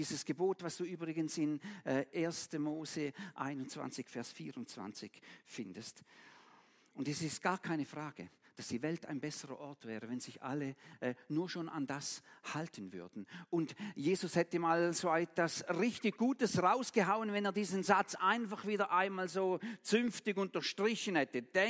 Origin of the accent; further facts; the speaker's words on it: Switzerland